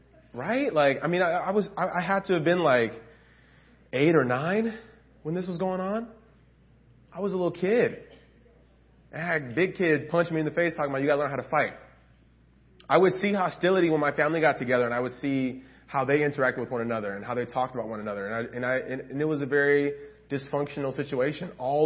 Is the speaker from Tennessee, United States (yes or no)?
yes; Memphis, Tennessee, United States; Growing up in Memphis, Tennessee, I think there was a lot of that surrounded and swirled in my neighborhood and just in my upbringing.